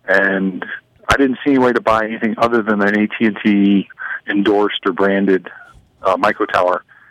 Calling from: Penfield, New York, United States; Hey, Penfield.

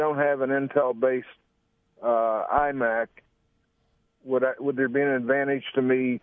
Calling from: Sodus Point, New York, United States; I'm from Sodus Point.

